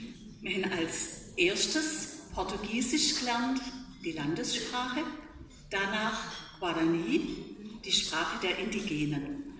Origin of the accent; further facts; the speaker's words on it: Rotenhaar, Baden-Württemberg, Germany; born there; now in Dürrenzimmern, Germany; Ich bin nämlich gebürtig aus Rotenhaar bei Gschwendt und wir sind im Sommer immer ins Freibad, nach Mohat. Ich wohne inzwischen in Dürrenzimmern bei Brackenheim, bei Heilbronn, bin verheiratet